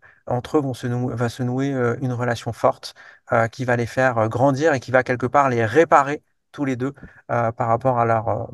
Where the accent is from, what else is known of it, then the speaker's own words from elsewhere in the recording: Nice, Provence-Alpes-Côte d'Azur, France; Moi, je viens de Nice, j'y ai passé toute mon enfance, je connais bien la ville, j'ai vécu également ces attentats de juillet dans ma chair.